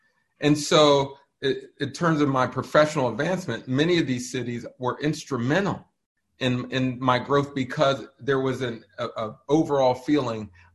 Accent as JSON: {"language": "English", "town": "Pittsburgh", "region": "Pennsylvania", "country": "United States", "tie": "born or raised there", "said": "certainly I grew up in Pittsburgh, but my family's from Detroit."}